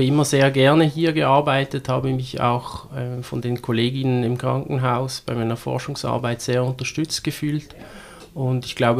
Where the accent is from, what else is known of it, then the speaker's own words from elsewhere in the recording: Basel, Basel-Stadt, Switzerland; now in Germany; Ich bin in Basel aufgewachsen und habe auch hier studiert und auch lange am Unispital Basel gearbeitet, nach einem kurzen Abstecher nach Chur